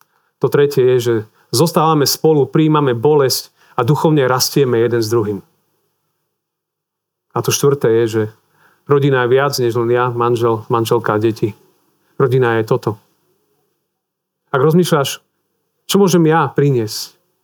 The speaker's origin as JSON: {"language": "Slovak", "town": "Lada", "region": "Prešov Region", "country": "Slovakia", "tie": "born or raised there", "said": "z východného Slovenska, z dedinky Lada pri Prešove"}